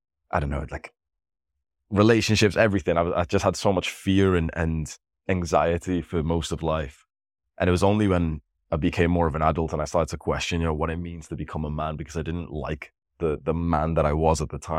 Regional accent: Pakistan; born there; So I was born in poverty in Pakistan

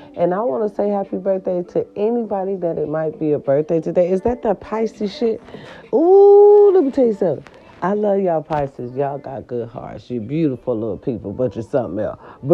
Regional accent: Racine, Wisconsin, United States; And number one will be my hometown, Racine, Wisconsin.

